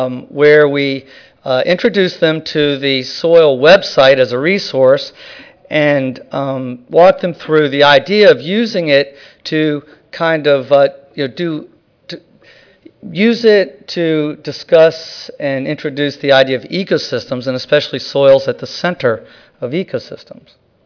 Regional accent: Fairfax, Virginia, United States; I grew up in Fairfax, which is a suburb of D.C. We didn't have a lot of fields around, but we did have some forests.

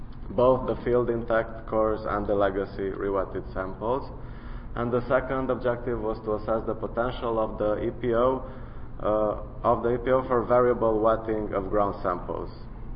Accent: Romania; So, Eastern Europe, I'm from Romania.

